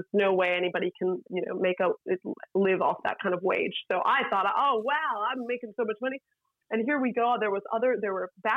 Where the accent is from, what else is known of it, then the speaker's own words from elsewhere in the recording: United States; moved away; It's so funny because, again, I'm from America, so and I wasn't fleeing war, but in a way, having moved away, I was.